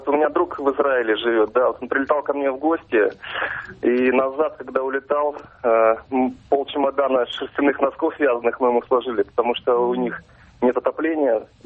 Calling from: Tolyatti, Samara Oblast, Russia; я из города Тольятти.

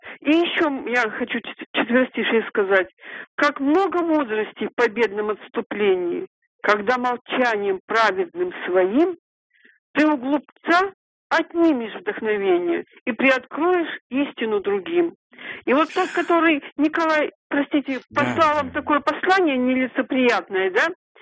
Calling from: Chelyabinsk, Chelyabinsk Oblast, Russia; из Челябинска.

